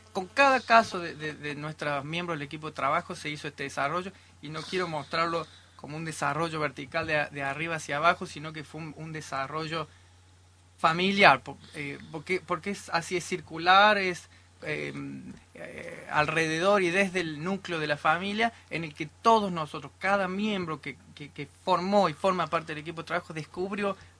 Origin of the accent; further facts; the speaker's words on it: Villa Mercedes, San Luis, Argentina; born there; accent: mixed Córdoba tonada; No, yo nací en Villa Mercedes, San Luis.